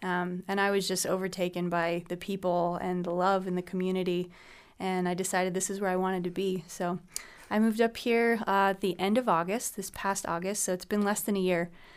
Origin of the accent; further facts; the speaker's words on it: Las Cruces, New Mexico, United States; So I lived in Las Cruces, New Mexico for 20 years. That's my hometown. I was there third grade through middle school, high school, got my college degree there in music education, and I taught elementary music for 5 years there.